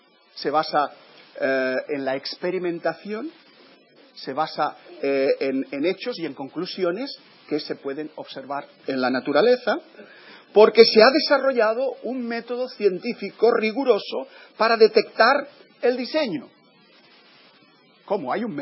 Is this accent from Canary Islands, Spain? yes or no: no; Catalonia, Spain; Yo, como soy catalán, arrimo el ascua a mi sardina y hablo de Montserrat.